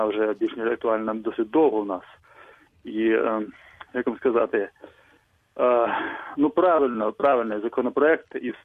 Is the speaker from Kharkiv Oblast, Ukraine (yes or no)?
no; Kyiv, Ukraine; Я з Києва.